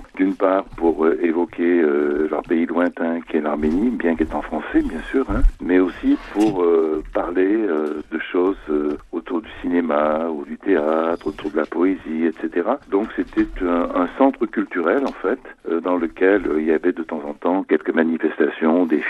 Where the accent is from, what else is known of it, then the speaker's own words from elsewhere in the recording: France; mes parents sont arrivés après le génocide en France. Et moi, je suis né en France, j'ai fait mes études ici, etc. Mais je me suis toujours senti arménien.